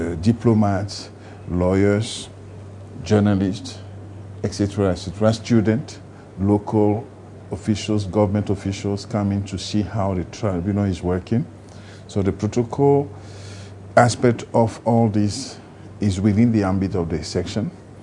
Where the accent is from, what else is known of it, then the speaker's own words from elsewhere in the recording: Togo; I'm originally from Togo, and I'm currently a Canadian citizen.